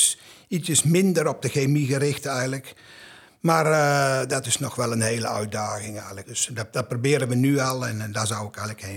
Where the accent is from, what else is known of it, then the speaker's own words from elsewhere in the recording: Deil, Gelderland, Netherlands; ik kom uit Deil.